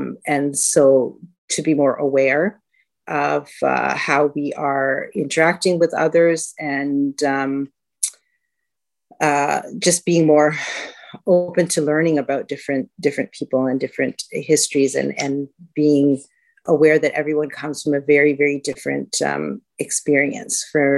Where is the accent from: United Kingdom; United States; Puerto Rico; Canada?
Canada; I have not from the Middle East. I was born and raised in Canada. My parents are of South Asian descent.